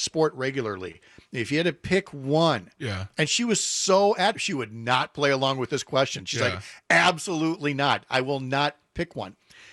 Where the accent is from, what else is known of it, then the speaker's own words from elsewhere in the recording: Minnesota, United States; But I can tell you, growing up in Minnesota, you know, it's one of those where you're either just sitting down